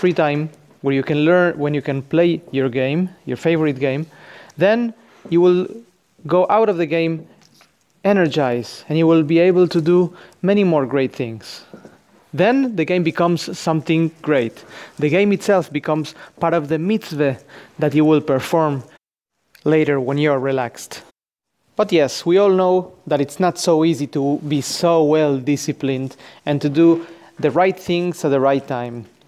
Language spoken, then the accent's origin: English; Argentina; You know, I grew up in Argentina, and when I was young